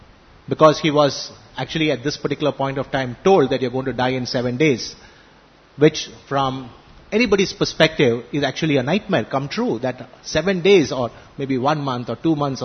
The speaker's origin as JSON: {"language": "English", "country": "India", "said": "since they could understand that we are from India"}